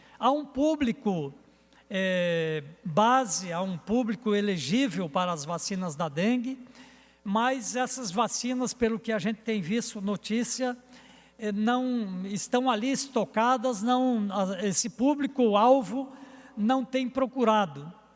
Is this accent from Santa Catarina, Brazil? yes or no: yes; Jaborá, Santa Catarina, Brazil; no nosso querido município de Jaborá, minha terra natal.